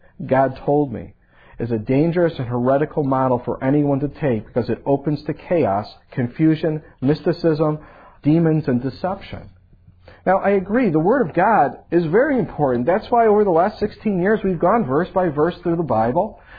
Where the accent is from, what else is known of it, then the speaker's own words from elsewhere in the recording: Chicago, Illinois, United States; That was a word of knowledge, bringing me up to Wisconsin, Packer country. I mean, think about it. I was from Chicago.